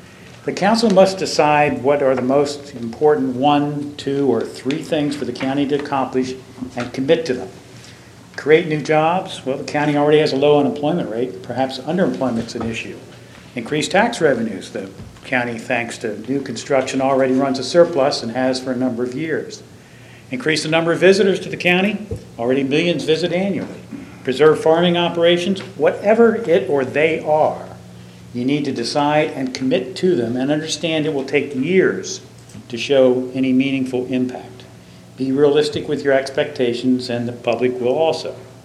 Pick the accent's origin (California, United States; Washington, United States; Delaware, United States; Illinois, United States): Delaware, United States; Milton; from Milton. I'm with SARDS, the Sussex Alliance for Responsible Growth.